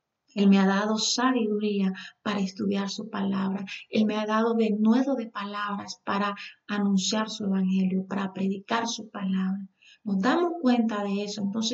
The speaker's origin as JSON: {"language": "Spanish", "country": "Nicaragua", "said": "me ha abierto puertas en mi país, en Nicaragua"}